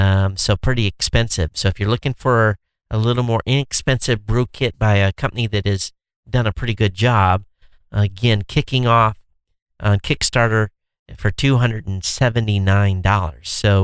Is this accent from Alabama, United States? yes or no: no; Michigan, United States; because I'm from Michigan, I always call Michigan God's country.